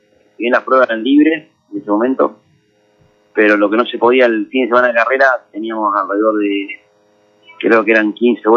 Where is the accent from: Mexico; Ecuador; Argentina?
Argentina; como argentino, como automovilista